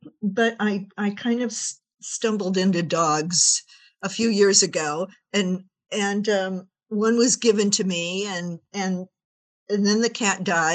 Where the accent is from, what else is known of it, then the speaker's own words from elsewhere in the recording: San Francisco, California, United States; now in Santa Barbara, United States; I guess. I was born in San Francisco. That's my hometown.